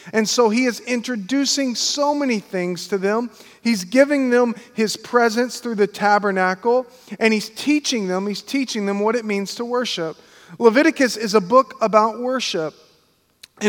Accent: Pensacola, Florida, United States; also born or lived in New York; I grew up in Pensacola in this area, and I left.

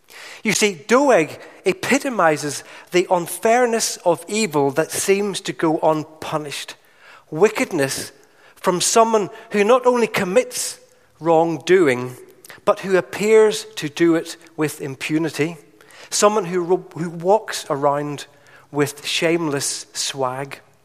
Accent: Northern Ireland, United Kingdom; I'm from Northern Ireland, you'll have guessed that.

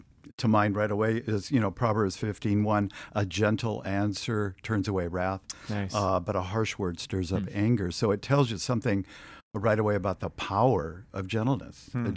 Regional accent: Wenatchee, Washington, United States; growing up in Wenatchee area, we would always drive up along the Columbia River by the Rock Island Dam.

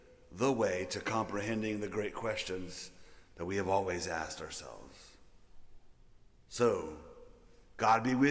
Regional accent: Gulf Coast, United States; Do you know the worst natural disaster in the history of the United States? I do, because I'm from the Gulf Coast.

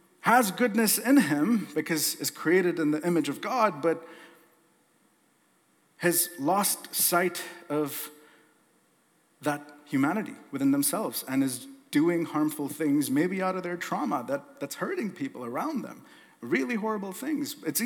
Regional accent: Canada; I wonder if there's a lesson for us here as Canadian Christians today.

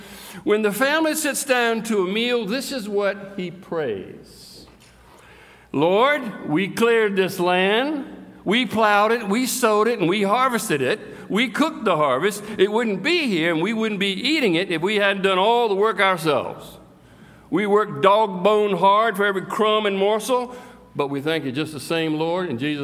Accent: Suffolk, Virginia, United States; I am from Suffolk, Virginia. Does anybody know where Suffolk, Virginia is? It's a little south of here in the Hampton Roads area.

